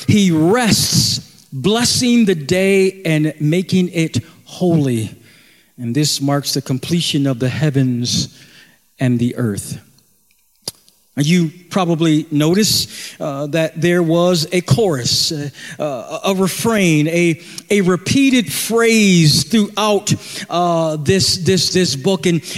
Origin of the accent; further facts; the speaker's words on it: Buffalo, New York, United States; growing up in Buffalo, New York, and watching Channel 7 News, Eyewitness News, the 12 o'clock news